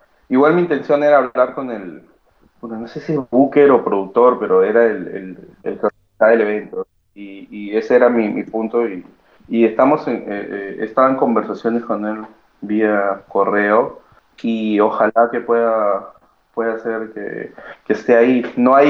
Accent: Peru; Yo soy de Perú

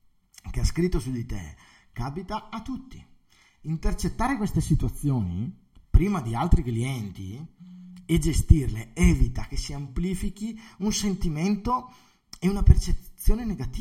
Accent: Brescia, Lombardy, Italy; also born or lived in Benevento; Sono bresciano, cioè sono beneventano, perché io sono nato a Benevento, sono italiano, sono proprio italiano perché sono nato a Benevento nel sud Italia, ma vivo a Brescia da 38 anni su 39 ormai, quindi sono anche bresciano praticamente.

